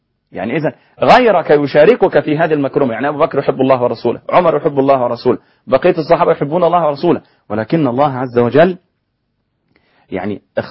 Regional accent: Egypt

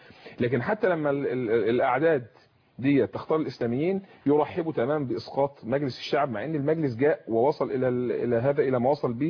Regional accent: Egypt; فيتحالفوا مع الفلول كما حدث عندنا في مصر الآن

